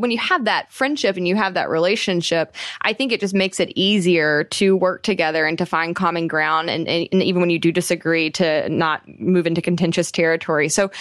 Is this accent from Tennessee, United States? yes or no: yes; Tennessee, United States; being a Southerner from Tennessee and having lived there